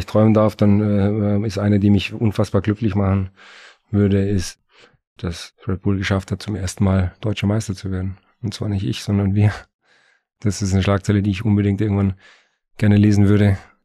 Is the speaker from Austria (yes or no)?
no; Spain; Ich bin auch Spanier